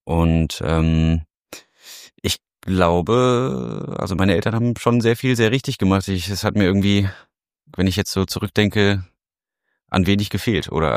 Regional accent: Berlin, Germany; Ich würde mich, obwohl ich da jetzt wirklich schon eine ganze Weile nicht mehr lebe, irgendwie als Berliner vorstellen, weil ich daherkomme und geboren bin und aufgewachsen bin.

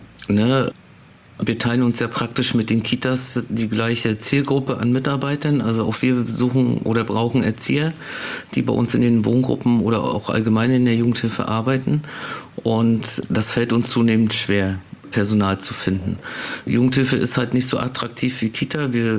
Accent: Stralsund, Mecklenburg-Vorpommern, Germany; Stralsund.

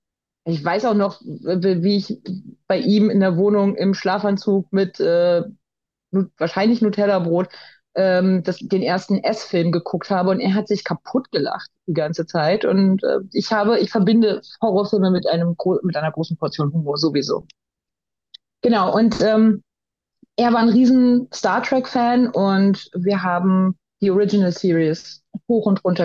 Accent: Berlin, Germany; in meiner Kindheit in Berlin

